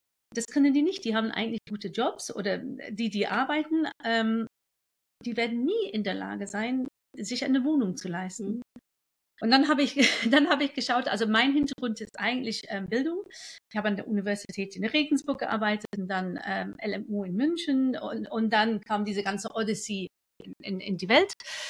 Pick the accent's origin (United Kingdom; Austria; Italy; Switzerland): United Kingdom; England; German is a second language; now in Germany; Ich bin geborene Engländerin, inzwischen Deutsch, also nach Brexit bin ich Deutsch geworden. Ich wohne auch in Deutschland jetzt.